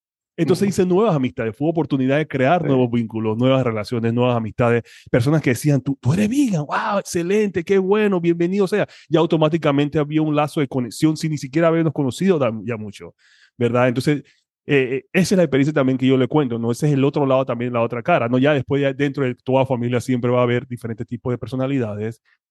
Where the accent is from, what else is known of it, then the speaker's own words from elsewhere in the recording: Panama; now in United States; yo soy originario de Panamá. Vivo aquí en los Estados Unidos ahora ya por más de 20 años. Pero yo tengo 45 años.